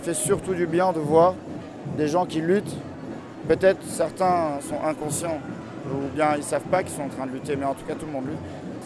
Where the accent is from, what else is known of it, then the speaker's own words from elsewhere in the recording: Provence-Alpes-Côte d'Azur, France; Moi, je viens de la Belle de Mai.